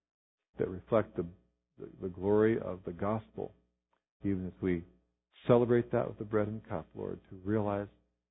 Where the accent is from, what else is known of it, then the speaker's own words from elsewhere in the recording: United States; As American Christians, we have a lot to be grateful for.